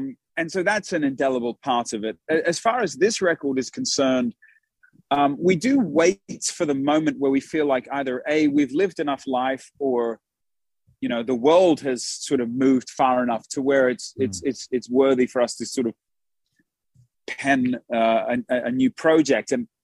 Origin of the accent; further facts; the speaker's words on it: Australia; I'm like, no, man, I love Africa, but we're from Australia.